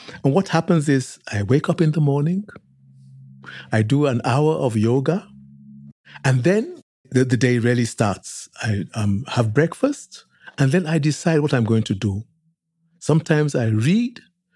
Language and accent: English; Lagos, Nigeria; also born or lived in Oxford, United Kingdom; I was born in Oxford, very small town, really, in Britain. But I grew up in Lagos. When I was growing up in Lagos in the 50s, it was a relatively small town too, about 500,000 people, but now it's 20 million.